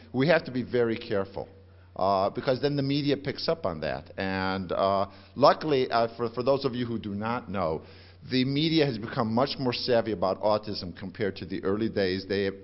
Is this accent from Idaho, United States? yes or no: no; Cleveland, Ohio, United States; from Cleveland.